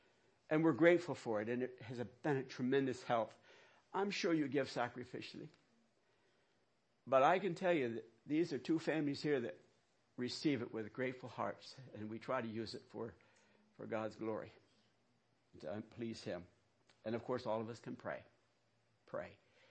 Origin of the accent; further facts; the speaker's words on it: McEwensville, Pennsylvania, United States; listen, I grew up around here. I grew up in McEwensville. You can't be more country than that. I grew up in McEwensville.